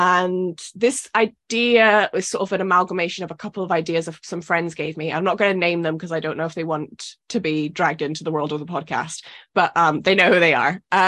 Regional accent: United Kingdom; because I'm very British and very repressed

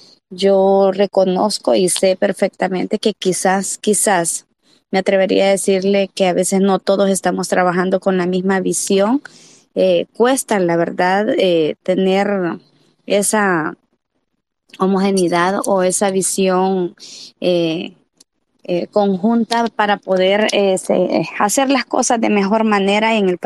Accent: La Paz, Bolivia; En el Departamento de La Paz, de donde soy, le puedo dar con mucha certeza y fe de lo que pasó.

